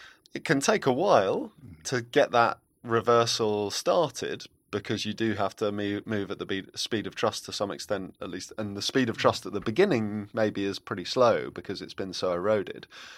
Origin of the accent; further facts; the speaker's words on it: London, United Kingdom; I think it's so fascinating as a Londoner when the clean air zones, ultra low emission zones come in London